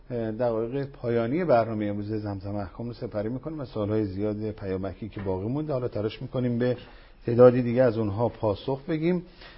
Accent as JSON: {"language": "Persian", "country": "Iran", "moved": "yes", "lives_now": "Switzerland", "said": "من در کشور سوئیس زندگی میکنم. وقتی از ایران به سوئیس می اومدم"}